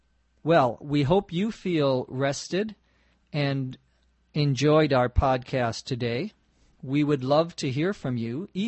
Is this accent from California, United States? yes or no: yes; Los Angeles, California, United States; from Los Angeles, California.